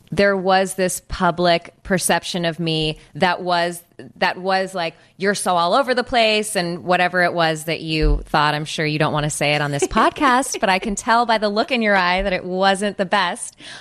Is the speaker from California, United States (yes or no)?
yes; California, United States; Like, yes, I am from California and I love having fun and I love dancing and I love hip hop.